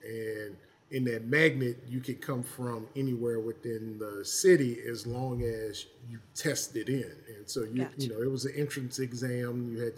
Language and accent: English; New Orleans, Louisiana, United States; Born and raised in New Orleans for the most part. New Orleans East. Went to school, high school, on the West Bank at Nicar.